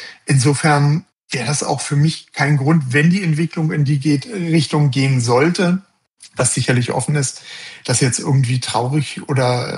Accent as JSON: {"language": "German", "region": "Berlin", "country": "Germany", "said": "bei uns in Berlin war es so, dass sich unser Freundeskreis so über ganz Deutschland verteilt hat. Irgendwie von meinen Freunden aus der Schule sind ganz, ganz viele weggezogen."}